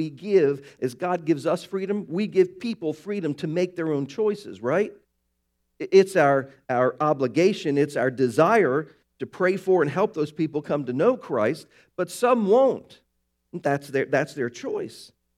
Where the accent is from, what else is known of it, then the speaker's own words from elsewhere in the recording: Baltimore, Maryland, United States; I grew up in Baltimore and I was blessed to grow up there for a lot of reasons.